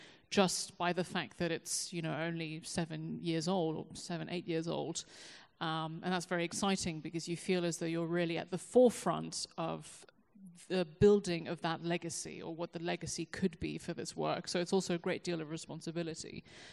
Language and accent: English; London, United Kingdom; born there; I was born in London. To a French mother and American father who are here tonight from across the pond.